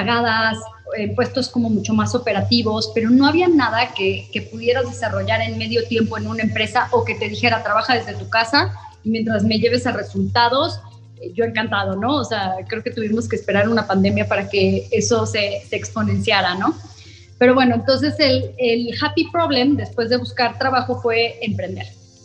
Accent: San Luis Potosí, Mexico; nosotros somos de México, mis papás son de México, de la Ciudad de México, luego se van a vivir a San Luis Potosí y ahí crecimos mis hermanas y yo, pero definitivamente yo siempre me consideré una mujer de ciudad, me encantan las ciudades grandes

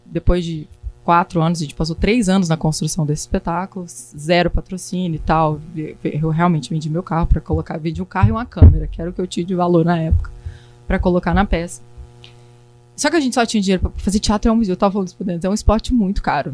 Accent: Goiás, Brazil; also born or lived in Tocantins; now in Rio de Janeiro, Brazil; Eu sou do Goiás. Morei no Tocantins.

